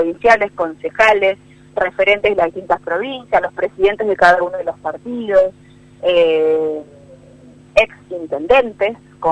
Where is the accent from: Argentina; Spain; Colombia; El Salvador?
Argentina; Rosario, Santa Fe; sentirnos representados como rosarinos